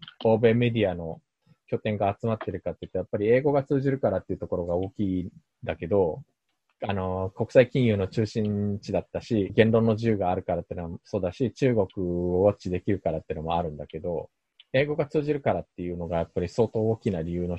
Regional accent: South Korea; 韓国人としては

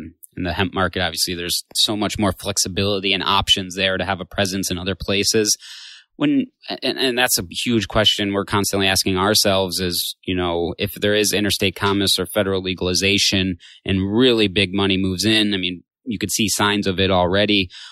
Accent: Michigan, United States; I grew up in Michigan. A couple of our employees did as well. We got friends, family there

